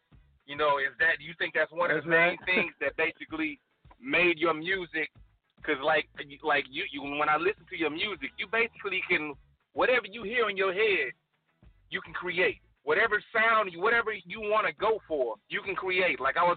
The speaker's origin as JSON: {"language": "English", "town": "St. Louis", "region": "Missouri", "country": "United States", "lives_now": "New Orleans, United States", "said": "I'm from St. Louis, but I've been down in New Orleans for like 17 years. So like, this is home."}